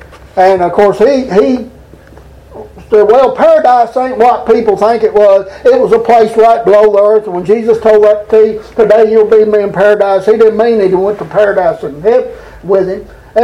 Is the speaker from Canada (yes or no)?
yes; Edmonton, Alberta, Canada; born there; I was born in Edmonton